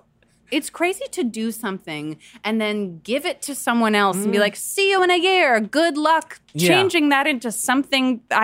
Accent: New York, United States; I grew up in the South Street Seaport in New York.

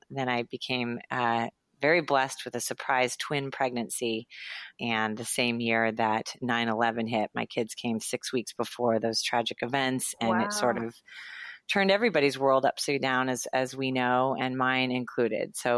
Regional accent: Los Angeles, California, United States; Gosh, I grew up in Los Angeles, went to UCLA

